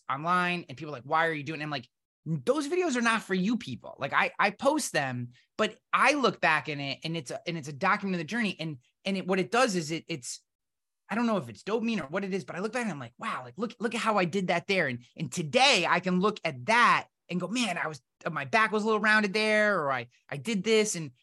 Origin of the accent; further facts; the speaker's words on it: East Coast, United States; I'm from the East Coast and Irish and country and whatever you want a moniker you want to put on it.